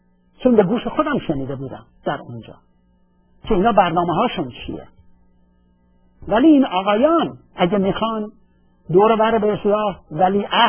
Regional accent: Iran; اینجا من به عنوان یه ایرانی

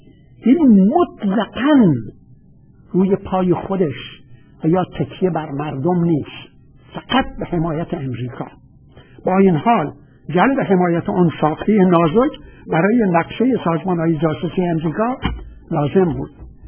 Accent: Iran; یه دفعه متوجه شد که من ایرانیم

